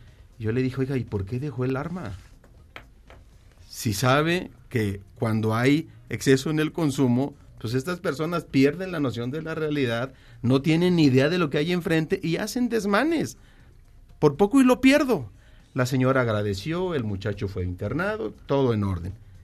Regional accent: Jalisco, Mexico; Yo fui alcalde de mi tierra en los Altos de Jalisco, 2004-2006

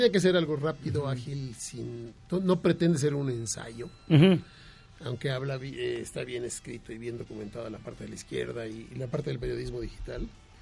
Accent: Mexico City, Mexico; born there; Yo que soy yucateco, bueno, de papás yucatecos nos dicen yucahuach, los que nacimos aquí en la Ciudad de México.

